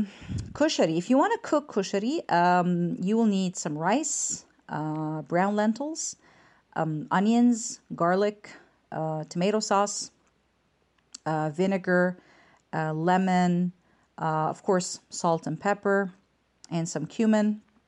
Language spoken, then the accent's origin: English; Egypt; now in Montreal, Canada; This is my second vacation since I came to Montreal in 2017. Egypt is my home country, and that's why I do visit every once in a while.